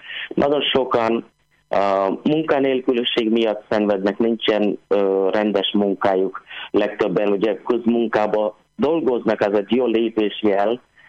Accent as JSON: {"language": "Hungarian", "country": "India", "second_language": "Hungarian", "said": "én úgy érzem, mert Indiából származom"}